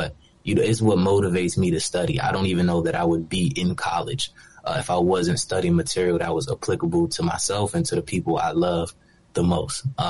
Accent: Maryland, United States; I'm from Montgomery County. I went to Blake High School. So very predominantly black high school.

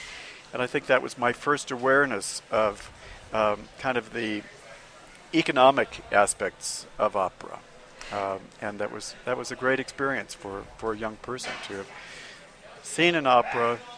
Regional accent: Santa Fe, New Mexico, United States; I grew up in Santa Fe, attended my first youth opera performance at age nine.

